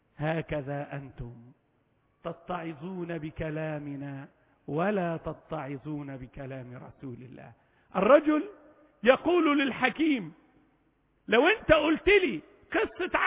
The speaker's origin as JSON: {"language": "Arabic", "country": "Egypt", "said": "بلادنا مصر"}